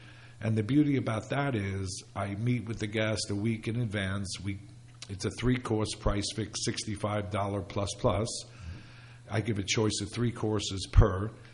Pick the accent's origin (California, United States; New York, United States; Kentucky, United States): New York, United States; Staten Island; You know, I grew up in Staten Island, and we would drive into Brooklyn every Sunday for dinner.